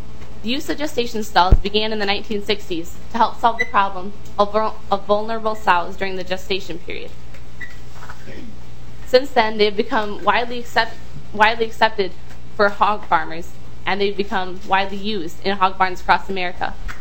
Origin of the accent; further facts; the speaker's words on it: United States; and I come from a town. We have about 1,100 people. That's not really very big, but it's one big family.